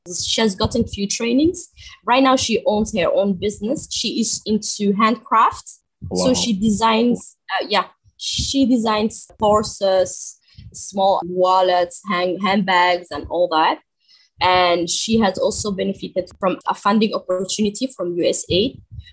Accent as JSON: {"language": "English", "country": "Djibouti", "said": "I hail from East Africa, Djibouti."}